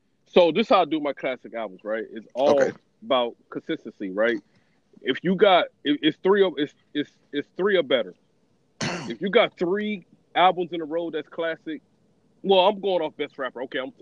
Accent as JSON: {"language": "English", "region": "the South", "country": "United States", "tie": "born or raised there", "said": "I'm just going to give, like, me growing up in the South, what I've considered was a classic album."}